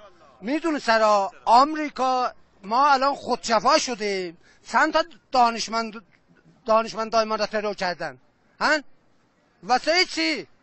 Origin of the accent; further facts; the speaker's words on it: Tabriz, East Azerbaijan, Iran; بچه تبریزم